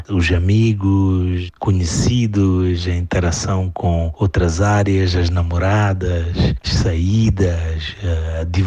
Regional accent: Mozambique; eu sou de Moçambique, sou formado em arquitetura e urbanismo pela UEL, na turma de 2000.

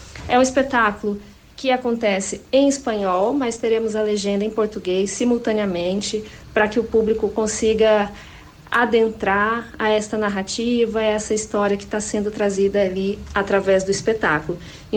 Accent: Brazil; Atravessam os países da América Latina e também nós como brasileiros, que é como pensar a nossa sobrevivência

